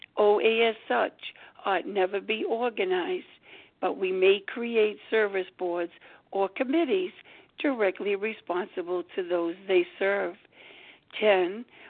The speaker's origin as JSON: {"language": "English", "region": "Rhode Island", "country": "United States", "said": "I am from Rhode Island"}